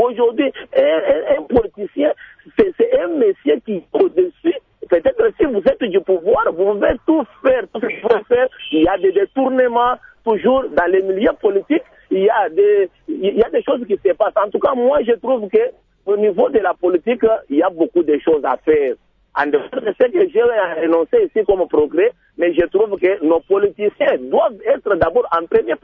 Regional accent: DR Congo; je suis Congolais. C'est que je peux mourir pour mon pays.

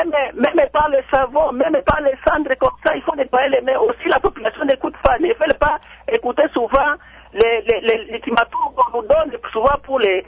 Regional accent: Kindu, Maniema, DR Congo; J'ai vu à Kindu, chez moi, au Maniema, comment est-ce que les gens mouraient facilement avec cette épidémie.

